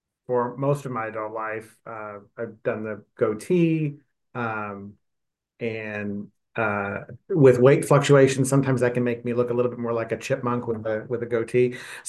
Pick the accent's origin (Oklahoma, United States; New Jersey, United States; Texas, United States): Oklahoma, United States; moved away as an adult; now in California, United States; I grew up, I spent until I moved to California, I'd lived in Oklahoma my entire life. So I grew up in southern Oklahoma, far southwestern Oklahoma.